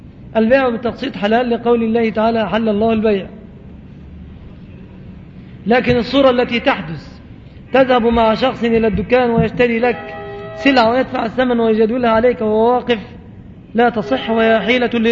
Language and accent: Arabic; Egypt; لكن في بلادنا مصر يذهب الزوج قليل المروءة